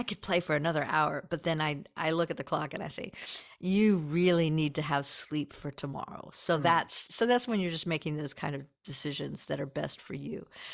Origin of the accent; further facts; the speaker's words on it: West Virginia, United States; But when I was growing up in West Virginia, there was actually not an interstate.